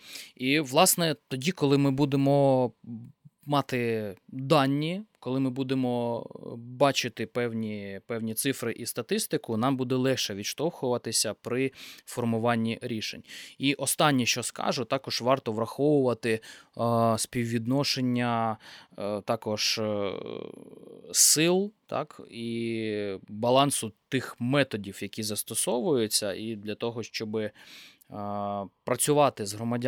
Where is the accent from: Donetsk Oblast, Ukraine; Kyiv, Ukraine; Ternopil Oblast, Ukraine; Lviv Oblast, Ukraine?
Donetsk Oblast, Ukraine; Kurakhove; перегляд фільму про моє рідне місто, останній «Прометей Донбасу». І там була історія про наших людей, про чоловіка, який працював на Курахівській ТЕС